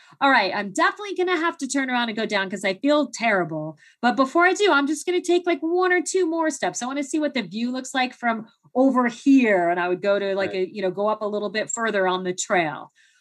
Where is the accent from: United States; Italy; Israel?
United States; Phoenix, Arizona; growing up in Phoenix, I didn't have any warm clothes or anything.